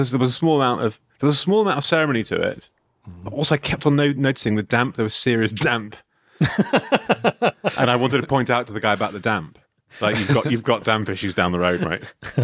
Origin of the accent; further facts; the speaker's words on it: London, United Kingdom; as a Londoner, I have one foot in their pond, essentially.